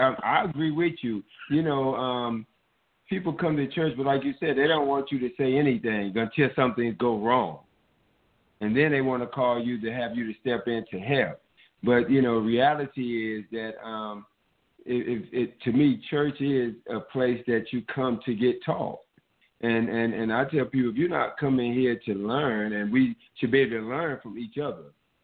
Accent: North Carolina, United States; You know, when I grew up in North Carolina, you know, everybody was teaching, the whole neighborhood.

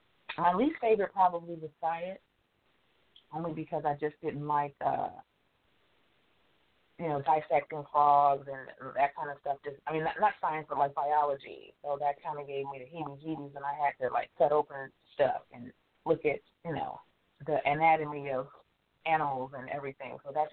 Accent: Dallas, Texas, United States; I grew up in Dallas, actually, in a very primarily a Jewish environment

